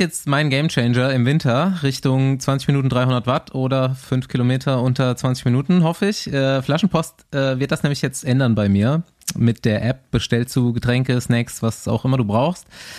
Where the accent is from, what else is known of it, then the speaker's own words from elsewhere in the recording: Bavaria, Germany; Also als Unterfranke wirst du halt auch in Bayern gemobbt.